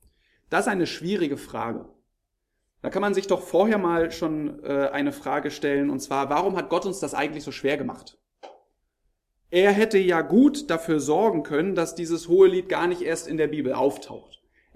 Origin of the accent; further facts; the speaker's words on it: Malchow, Mecklenburg-Vorpommern, Germany; Ja, ich komme aus Malchow. Das ist auch eine schöne Urlaubsstadt.